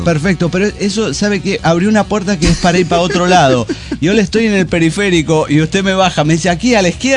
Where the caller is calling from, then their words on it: Cochabamba, Bolivia; de Cochabamba, Bolivia.